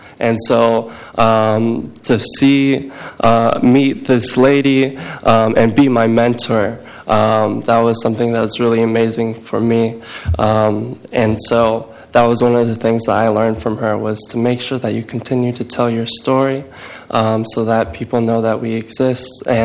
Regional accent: Portland, United States; my experience being born here, growing up in Portland, going to school here

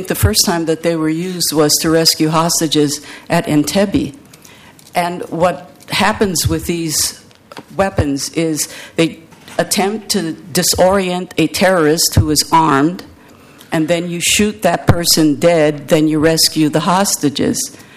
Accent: Hawaii, United States; I grew up in Hawaii under martial law. The Japanese came in, they bombed us, and we were put under martial law because we were considered dangerous.

